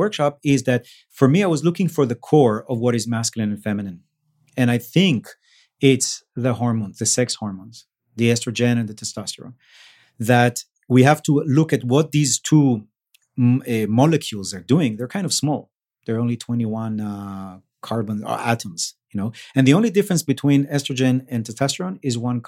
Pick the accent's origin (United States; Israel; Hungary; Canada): Israel; I remember growing up in Israel